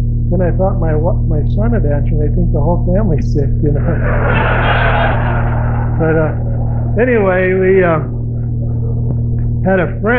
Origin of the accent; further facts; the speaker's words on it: St. James, Minnesota, United States; Well, I grew up in St. James, Minnesota